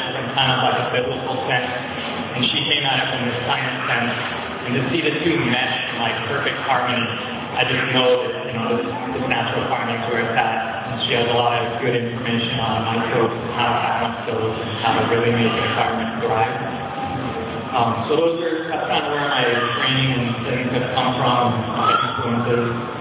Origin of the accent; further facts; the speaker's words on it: Hilo, Hawaii, United States; born there; So I was born in Hawaii, at Hilo Hospital in 1985. Lived here the majority of my life.